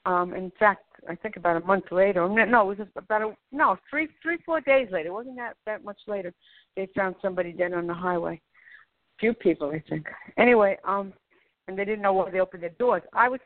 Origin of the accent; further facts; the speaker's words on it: New York City, New York, United States; I grew up in the South Bronx. They did a movie about it called Fort Apache.